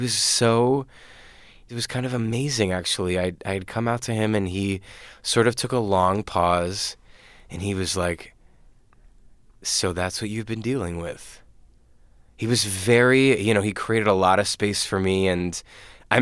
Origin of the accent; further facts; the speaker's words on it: Lancaster, Pennsylvania, United States; moved away as an adult; now in New York, United States; I grew up in Lancaster, Pennsylvania, moved to New York when I was 19, and I immediately started dating someone who was also from my same hometown.